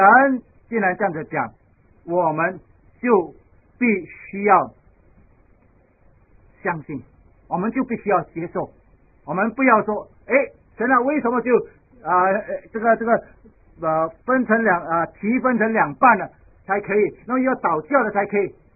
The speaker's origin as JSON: {"language": "Chinese", "country": "China", "said": "我们中国人一定会这样讲，对不对？"}